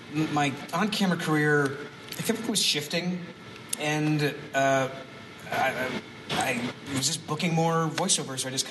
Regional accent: Rhode Island, United States; now in California, United States; I'm from Rhode Island originally. But I never thought that I would get the opportunity to do it until we moved to California.

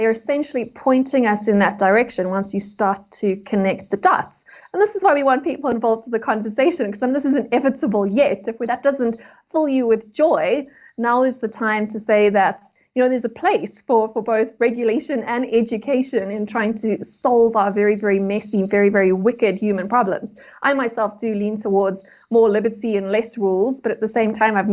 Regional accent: South Africa; which as a South African, I know very well.

